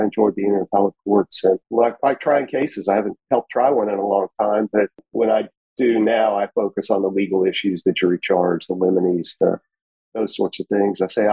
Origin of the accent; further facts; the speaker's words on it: Fort Worth, Texas, United States; I grew up in Fort Worth, so I'm a Texas native, went to Yale College and Yale Law School, and then moved back to Dallas